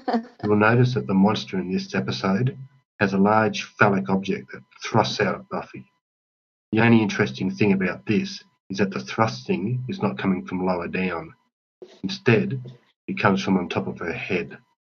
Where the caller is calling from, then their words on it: Australia; from Ganella Bar in Australia.